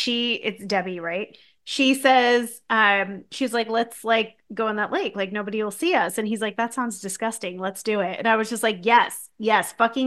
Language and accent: English; New Jersey, United States; which I had never realized as a kid, like growing up in New Jersey, thank goodness.